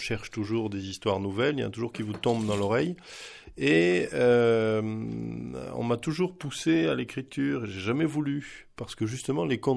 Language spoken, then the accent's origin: French; Paris, Île-de-France, France; born there; now in Ariège, France; Oui, je suis né à Paris. Une erreur d'aiguillage fatale à l'époque de ma naissance, ça fait que je suis né à Paris. Mais je vis en Ariège, je me considère pyrénéen avant tout, voilà, méridional.